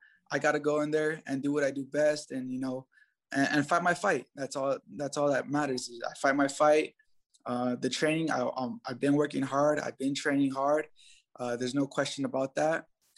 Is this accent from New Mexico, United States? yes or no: yes; Albuquerque, New Mexico, United States; You know, I come from the South Valley of Albuquerque, rough neighborhood, a lot of gangs, a lot of drugs, all that, you know, but I was able to persevere and not get into that.